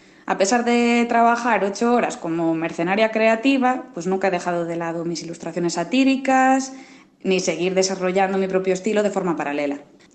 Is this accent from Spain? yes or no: yes; Lugo, Galicia, Spain; now in Santiago de Compostela, Spain; soy de Lugo, aunque vivo en Santiago de Compostela, que es mi ciudad favorita.